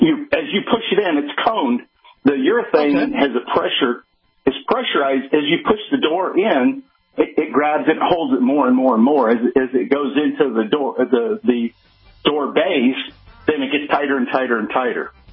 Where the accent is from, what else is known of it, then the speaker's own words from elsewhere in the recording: United States; I'm an American. I build stuff that lasts a long, long time.